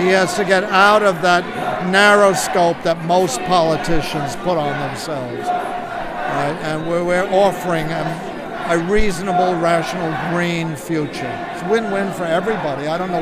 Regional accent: New York, United States; I'm from Shenango County, New York, which is about halfway between Binghamton and Utica, if you're familiar with those places.

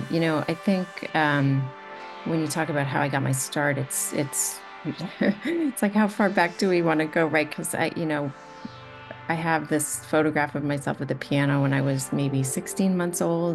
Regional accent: Rensselaer, New York, United States; I'm actually originally from Rensselaer, so it's just really moving for me to be coming back home to present these programs.

